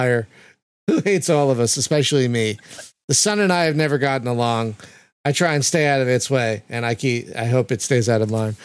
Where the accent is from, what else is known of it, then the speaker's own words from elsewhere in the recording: United States; I'm an American. I don't know the conversion.